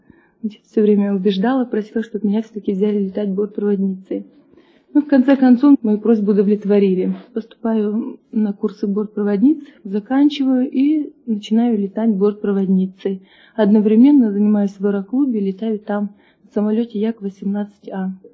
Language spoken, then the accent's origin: Russian; Krasnoyarsk Krai, Russia; я из Красноярского края приехала. Приезжаю в Красноярск